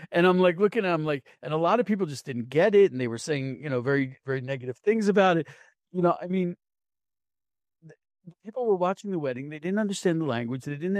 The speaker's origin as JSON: {"language": "English", "country": "United States", "tie": "born or raised there", "said": "I grew up in America in the conservative movement."}